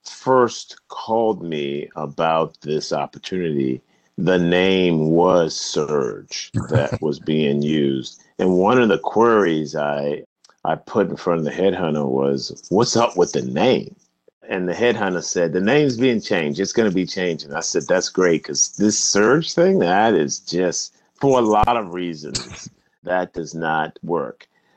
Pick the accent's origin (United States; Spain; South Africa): United States; Virginia; state government in Virginia, my home state